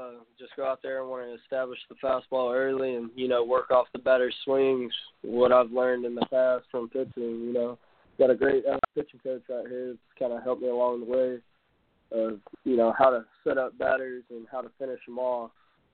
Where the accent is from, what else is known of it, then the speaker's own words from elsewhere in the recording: Paris, Texas, United States; That was where I was born in Paris, or well, Dallas, actually. I got care flighted from Paris, where I'm from, to Dallas.